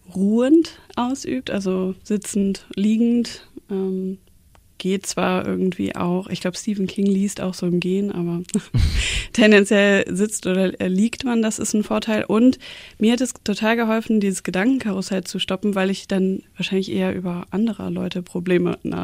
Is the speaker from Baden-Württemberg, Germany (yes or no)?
no; Cologne, North Rhine-Westphalia, Germany; born there; Ich bin gebürtig aus Köln